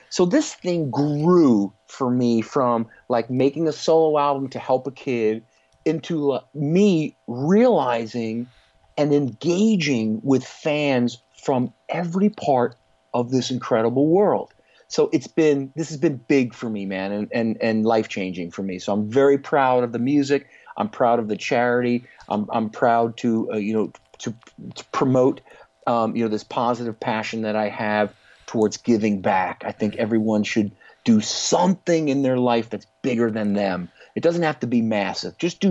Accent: Connecticut, United States; So what happened was this young man, Joe Barber, in my hometown here in Connecticut, I got a call

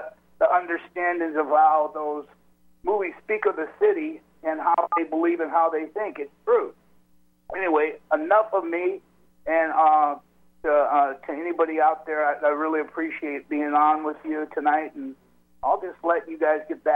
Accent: San Francisco, California, United States; my life story and how it started off in San Francisco, the Haight-Ashbury, is where I grew up. I grew up in the Haight-Ashbury.

